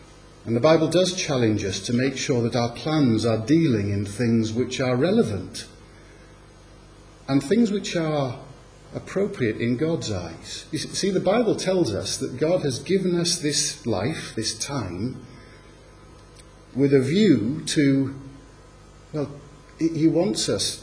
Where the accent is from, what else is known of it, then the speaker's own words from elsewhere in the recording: Manchester, North West England, United Kingdom; Now, fair play, that's not a dripping gutter, but I'm from Manchester, for starters. That's how our gutters look.